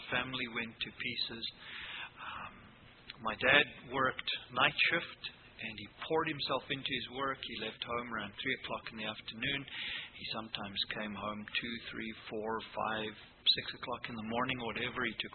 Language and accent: English; Pretoria, Gauteng, South Africa; born there; I was born in Pretoria, South Africa, and 1959, 13th of September.